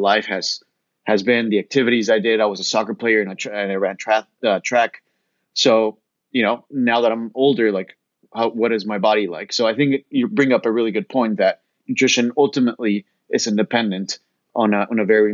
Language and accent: English; Bolivia; I'm from Bolivia, I'm Hispanic, born and raised in South America.